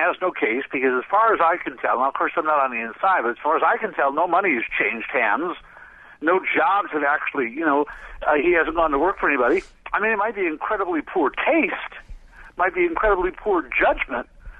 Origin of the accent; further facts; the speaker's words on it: Chicago, Illinois, United States; what it is Chicago politics gone downstate. I grew up in the Mayor Daley area, Richard J., you know, this is not anything new.